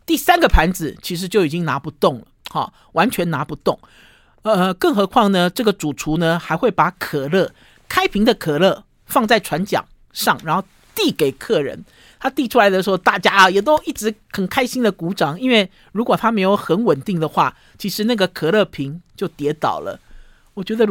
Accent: Taiwan; 因为我们也是外国人嘛，因为我们是台湾人嘛，我们相对于日本人也是外国人

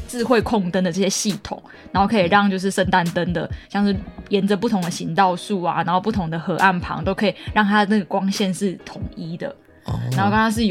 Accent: Kaohsiung, Taiwan; 高雄， 终于就是在我的家乡又要办一个台湾灯会了

